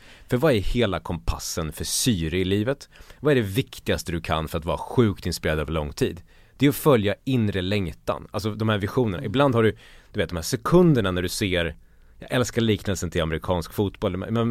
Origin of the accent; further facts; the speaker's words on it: Borlänge, Dalarna County, Sweden; eftersom jag kommer från Borlänge och landsbygden